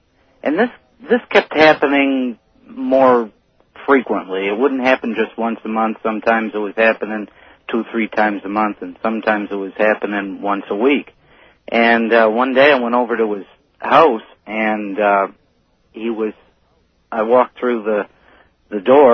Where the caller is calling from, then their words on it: Essex Junction, Vermont, United States; I'm calling from Essex Junction, Vermont.